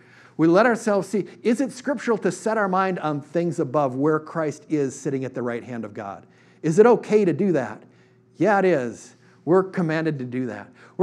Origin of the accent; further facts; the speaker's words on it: Eau Claire, Wisconsin, United States; it was like I grew up in Eau Claire and play football on Friday nights in Carson Park.